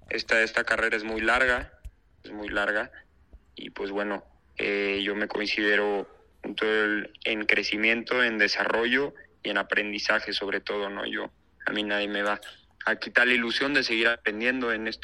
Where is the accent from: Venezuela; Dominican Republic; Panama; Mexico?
Mexico; Mexico City; Porque yo soy de la Ciudad de México